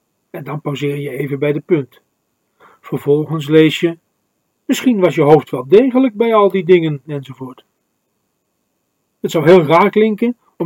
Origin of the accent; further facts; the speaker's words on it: Veenendaal, Utrecht, Netherlands; born there; Ik ben in 1958 geboren in Veenendaal